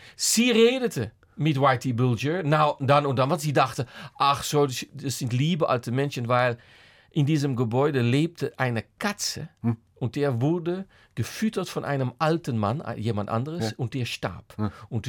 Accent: Netherlands; German is a second language; weil als Holländer haben wir auch da natürlich unsere Fahrräder.

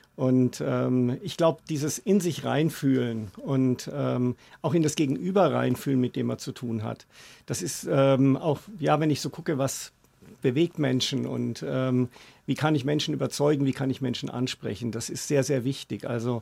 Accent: Kreuzwertheim, Bavaria, Germany; Ich bin ja in Kreuzwertheim aufgewachsen, in Miltenberg geboren. Meine Eltern haben in Kreuzwertheim dann gebaut und bin dort aufgewachsen. Wir waren am Ortsrand

